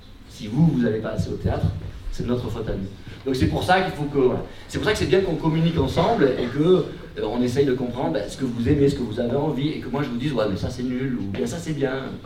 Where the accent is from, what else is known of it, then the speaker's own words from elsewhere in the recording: Digne-les-Bains, Provence-Alpes-Côte d'Azur, France; avec des copains d'enfance de la ville de Digne-les-Bains